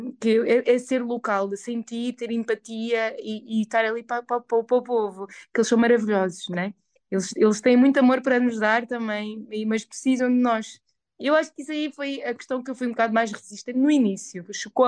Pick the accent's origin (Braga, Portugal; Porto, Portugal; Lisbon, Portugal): Lisbon, Portugal; born there; Eu nasci em Lisboa, aqui em Portugal, mas a minha mãe é moçambicana.